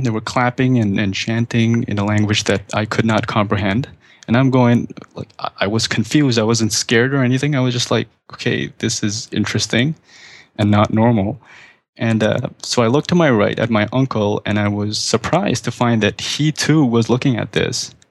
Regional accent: Karachi, Sindh, Pakistan; moved away as an adult; now in Canada; I moved to Canada about 10 years ago, but 2 years prior to that, I was still living in my hometown of Karachi, Pakistan.

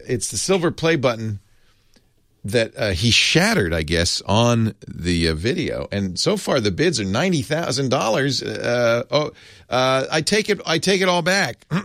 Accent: California, United States; Hey, we're from California. We have thin blood now. We can't take the cold anymore.

